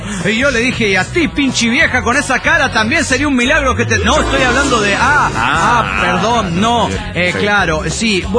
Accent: El Bolsón, Río Negro, Argentina; del Bolsón Argentina.

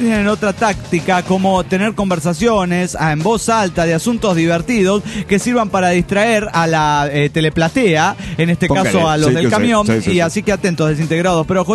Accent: Misiones, Argentina; ¿Será tal vez que viene del Paraguay y pasa por mi tierra colorada? Claro, Misiones.

